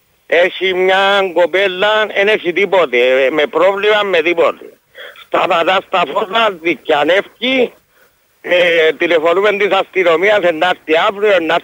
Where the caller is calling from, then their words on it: Larnaca, Larnaca District, Cyprus; που τη Λάρνα κάνει